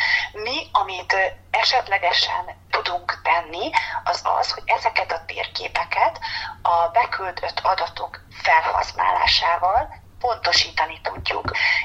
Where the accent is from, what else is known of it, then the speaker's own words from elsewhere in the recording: Csongrád-Csanád, Hungary; én a Dorozsma-Majsai homokháton nőttem fel, és kislánykoromban, amikor pici voltam, akkor homokozni akartam, akkor csak kimentem a ház mögé